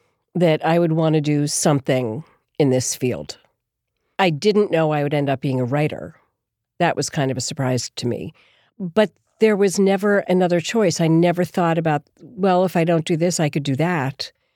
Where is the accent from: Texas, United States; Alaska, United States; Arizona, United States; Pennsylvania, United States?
Pennsylvania, United States; Philadelphia; also born or lived in Boston / New York; I grew up in Philadelphia, actually.